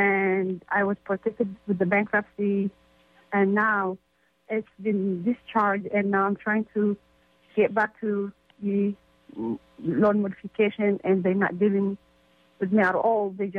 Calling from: Oakland, California, United States; I'm calling from Oakland, California

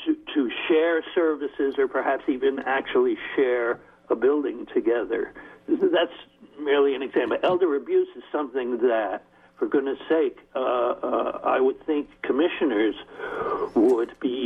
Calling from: Redwood City, California, United States; I'm calling from Redwood City.

